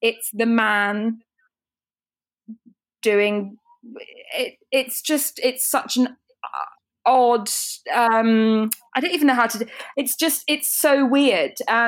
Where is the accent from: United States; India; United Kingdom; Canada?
United Kingdom; like I know we're British and we're prudish and we don't really talk about this stuff.